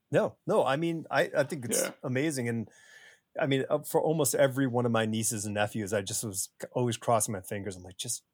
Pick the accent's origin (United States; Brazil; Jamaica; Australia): United States; Connecticut; I mean, I went to school in New York City from growing up in Connecticut